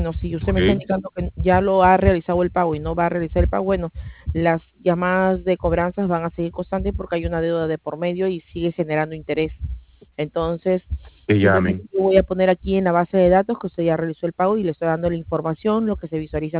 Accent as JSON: {"language": "Spanish", "country": "Peru", "said": "Y tal como usted, que es peruano, yo también soy peruana."}